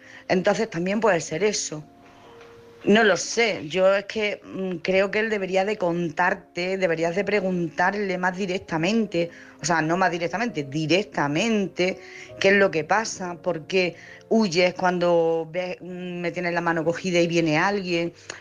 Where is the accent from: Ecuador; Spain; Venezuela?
Spain; Jaén, Andalusia; y soy de Jaén.